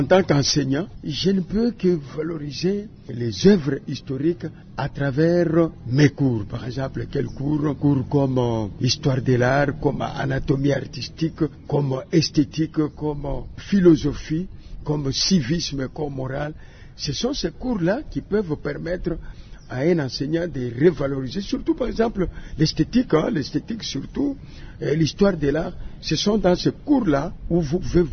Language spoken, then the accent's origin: French; Kisangani, Tshopo, DR Congo; par exemple ici chez nous à Kisangani